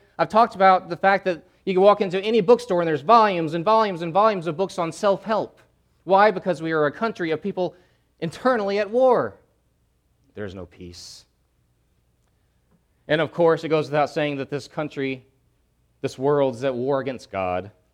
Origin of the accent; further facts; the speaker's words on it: United States; I'm an American, and we don't back down.